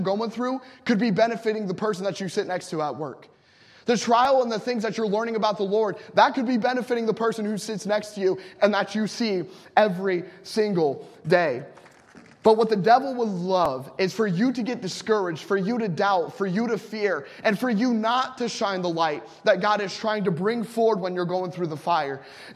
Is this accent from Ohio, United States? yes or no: yes; Columbus, Ohio, United States; I grew up in Columbus, Ohio, and we have bus ministries.